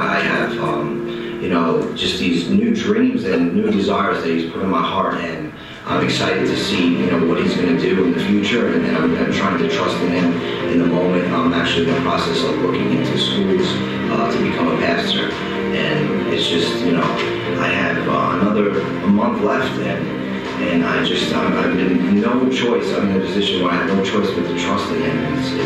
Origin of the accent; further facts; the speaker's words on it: Staten Island, New York, United States; I'm from Staten Island, New York. I've been at the Colony of Mercy for 7 months now.